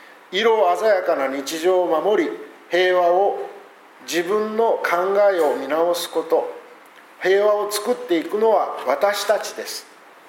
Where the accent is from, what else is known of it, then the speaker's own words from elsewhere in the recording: Kitakyushu, Fukuoka, Japan; born there; 実は私は北九州市の小倉の生まれなんです。